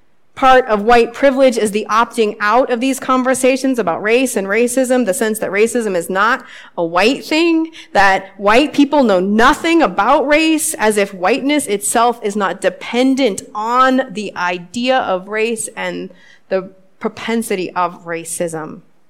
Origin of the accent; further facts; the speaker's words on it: Pacific Northwest, United States; I'm from the Northwest. I did not grow up knowing that history